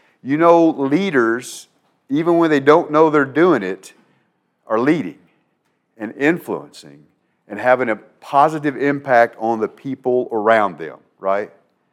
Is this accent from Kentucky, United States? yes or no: yes; Huntsville, Kentucky, United States; A man that preached in the little wooden one-room church I grew up going to in Huntsville, Kentucky. Yeah, Kentucky has a Huntsville too.